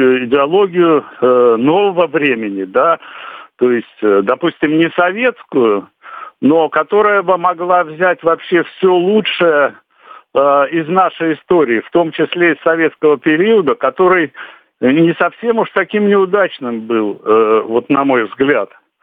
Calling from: Saint Petersburg, Russia; я из Петербурга звоню.

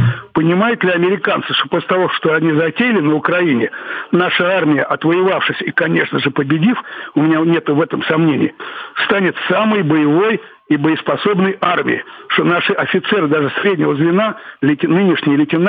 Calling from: Moscow Oblast, Russia; я из Дальнего Подмосковья.

